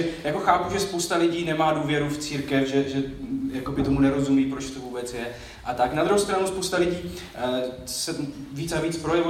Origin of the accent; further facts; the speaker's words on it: Vsetín, Zlín Region, Czechia; já jsem ze Vsetína, tam jich tolik není